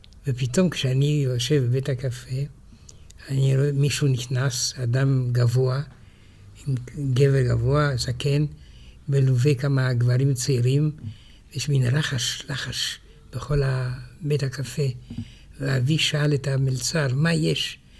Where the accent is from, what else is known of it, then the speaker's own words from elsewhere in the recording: France; כשהייתי ילד בצרפת, ידעתי עם שתי בנות פורטוגליות.